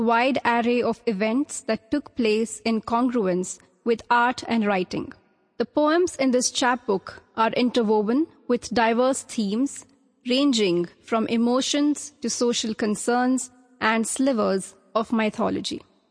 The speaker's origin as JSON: {"language": "English", "town": "Pune", "region": "Maharashtra", "country": "India", "said": "I'm from Pune."}